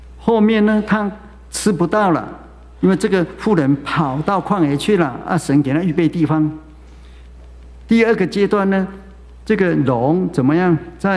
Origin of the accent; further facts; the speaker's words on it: China; 我们中国人一看到宰就是一年嘛